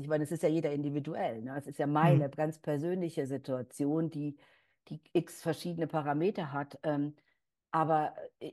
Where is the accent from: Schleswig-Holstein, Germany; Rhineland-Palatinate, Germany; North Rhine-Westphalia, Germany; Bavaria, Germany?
Rhineland-Palatinate, Germany; unser Lebensraum oder der unserer Eltern ist ja in Rheinland-Pfalz, wir sind ja beide aus Rheinland-Pfalz, haben uns dann die Eifel ausgewählt